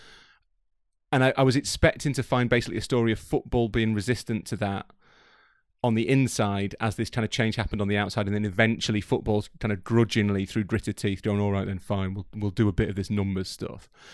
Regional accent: Yorkshire and the Humber, United Kingdom; No, I'm from Yorkshire, so that wouldn't appeal to the vast majority of listeners, unfortunately.

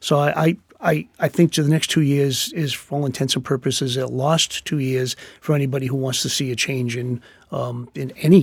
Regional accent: Massachusetts, United States; I mean, I come from Massachusetts. I only know three Republicans

